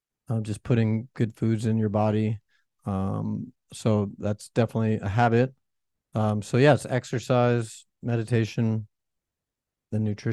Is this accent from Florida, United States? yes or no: yes; Fort Lauderdale, Florida, United States; In 2005, end of 2005, I was living in Key West, Florida. I grew up in Fort Lauderdale, Florida.